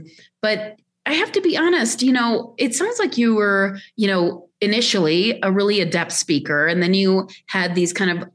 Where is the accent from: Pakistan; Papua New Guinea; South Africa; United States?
Pakistan; When I grew up in Pakistan, you know, I've told people that my memory as a child is I was awoken every morning by the call to prayer at dawn.